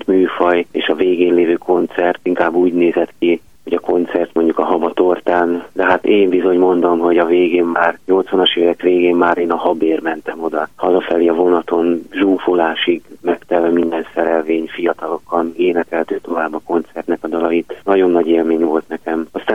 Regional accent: Budapest, Hungary; És hát ez azt jelentette, én 16. kerületben nőttem föl, hogy ilyen napi 3 órát legalább utaztam

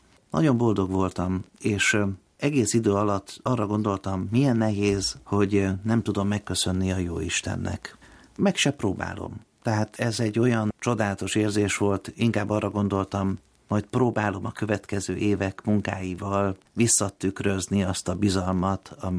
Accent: Hungary; moved away as an adult; Én ezt magyarként, illetőleg a Magyar Művészeti Akadémia tagjaként és a magyarországi keresztény közösséggel együtt élem át sikerként.

